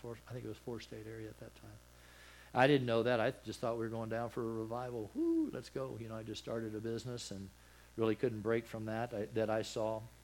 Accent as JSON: {"language": "English", "region": "Texas", "country": "United States", "said": "I'm from Texas, man. I love hats."}